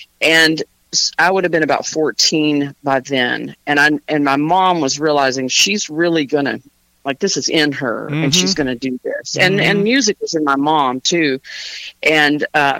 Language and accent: English; Texas, United States; also born or lived in Nashville / Los Angeles; now in Franklin, United States; Born and raised in Texas. Yes. Went out to Nashville in the mid '90s and have been in and out. I was in L.A. for a little bit, back in Texas a little while, and then came back to Franklin about 2014